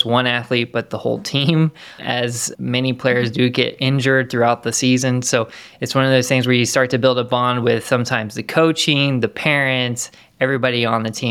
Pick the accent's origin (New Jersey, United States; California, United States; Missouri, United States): Missouri, United States; And I am from Missouri, so always been a Mizzou fan. Little did I know when I was a kid I would be covering their games.